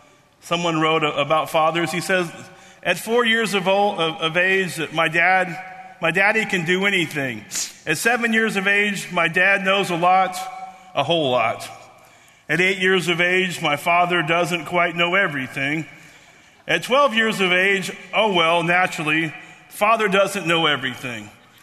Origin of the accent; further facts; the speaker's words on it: Dallas, Texas, United States; I'm a big Dallas Cowboy fan because we're from Dallas.